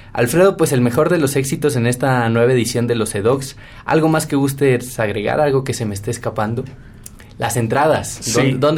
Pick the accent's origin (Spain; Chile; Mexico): Mexico; como quizá hayas detectado mi acento, yo soy de México